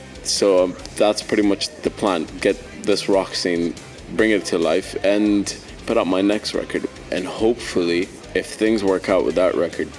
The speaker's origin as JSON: {"language": "English", "region": "Doha", "country": "Qatar", "tie": "born or raised there", "said": "And I was a kid growing up in Doha. Up till my early teens, I was pretty quiet."}